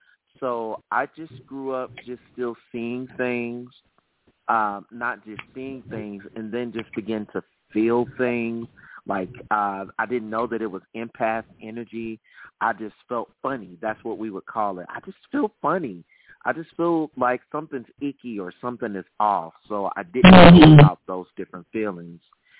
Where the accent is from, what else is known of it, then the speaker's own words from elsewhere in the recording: Birmingham, Alabama, United States; I am from the South. I am a native of Birmingham, Alabama.